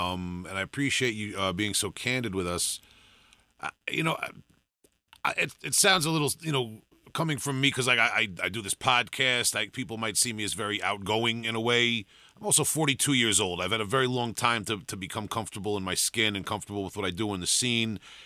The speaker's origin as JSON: {"language": "English", "town": "Huntington", "region": "New York", "country": "United States", "said": "I'm from Huntington, they're from Levittown, but we were both kind of like the weird kids in our high school"}